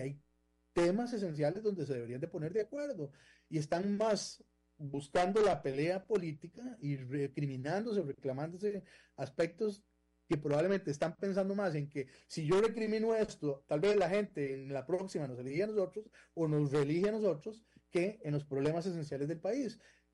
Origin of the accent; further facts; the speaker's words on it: Costa Rica; uno dice, yo soy de Costa Rica, la gente hasta que pela los ojos de la felicidad